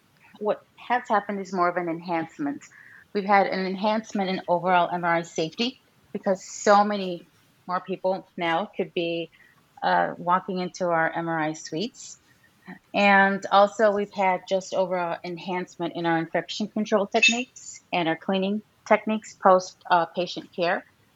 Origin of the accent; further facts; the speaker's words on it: Chicago, Illinois, United States; So I am from Chicago, and I work at Rush University Medical Center.